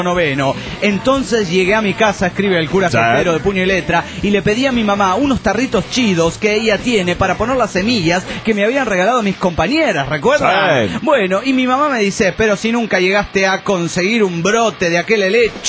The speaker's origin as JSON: {"language": "Spanish", "town": "Mérida", "region": "Yucatán", "country": "Mexico", "said": "Hola, soy … de Mérida, Yucatán, México."}